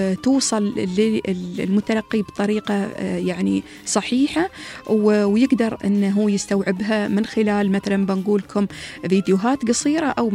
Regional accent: United Arab Emirates; accent: Emirati; عن لهجتنا ورمستنا الإماراتية

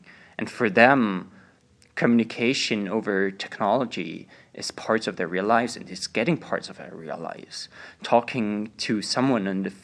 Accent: Vienna, Austria; I'm from Vienna, mostly.

